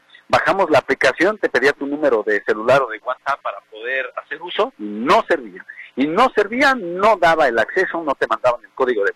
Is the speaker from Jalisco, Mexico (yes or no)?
yes; Guadalajara, Jalisco, Mexico; todo lo que generamos como tapatíos y como ciudadanos de esta bonita ciudad.